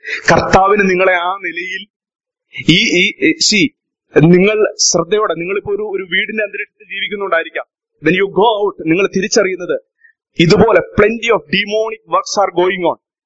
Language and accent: Malayalam; Kottayam, Kerala, India; എനിക്ക് ഭയമായി, ഞാൻ കോട്ടയംകാരനാണ്. പക്ഷെ എനിക്കറിയില്ലായിരുന്നു.